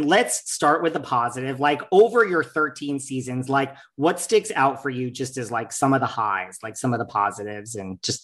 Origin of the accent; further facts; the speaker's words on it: New York, United States; I'm a New Yorker tried and true.